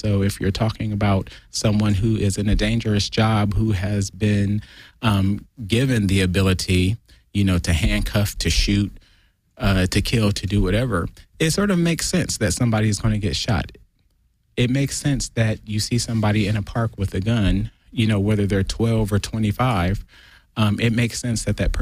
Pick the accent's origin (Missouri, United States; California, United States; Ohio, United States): Ohio, United States; And interestingly enough, I am from Northeast Ohio.